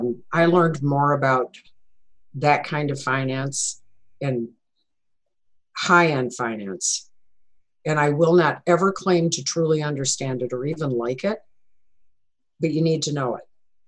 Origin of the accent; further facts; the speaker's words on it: Michigan, United States; I'm from Michigan originally, and so was raised with a very Midwestern ethos and culture.